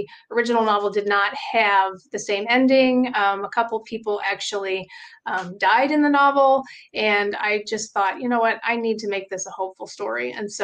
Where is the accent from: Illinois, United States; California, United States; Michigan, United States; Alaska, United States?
Michigan, United States; now in Dayton, United States; right now I come from Michigan, but I've lived here for 17 years, almost 18 years, and it's a little community. Well, yeah, it's a little community. It's a Dayton suburb, basically.